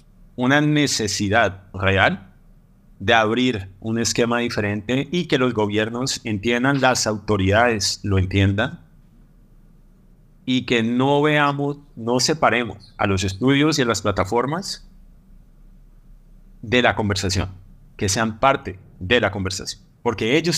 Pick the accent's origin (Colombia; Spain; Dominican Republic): Colombia; por lo menos yo he estado participando de este tipo de conversaciones activamente como productor colombiano